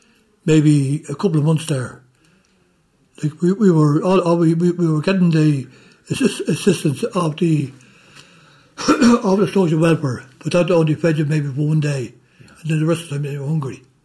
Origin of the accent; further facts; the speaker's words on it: Ireland; moved away; they said to me, being Irish, we'll send you over to Ballymena in Northern Ireland, to the Royal Ulster Rifles training area.